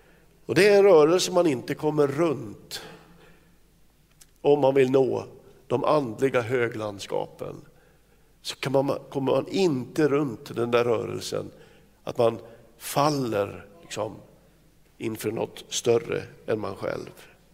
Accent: Kramfors, Västernorrland County, Sweden; På den sista bänkraden i Philadelphia i Kramfors, där jag växte upp.

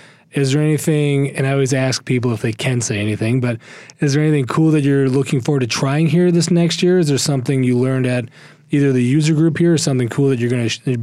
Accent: Minneapolis, Minnesota, United States; I grew up around Minneapolis area, so I was going to the old Metrodome for Twins and Vikings games

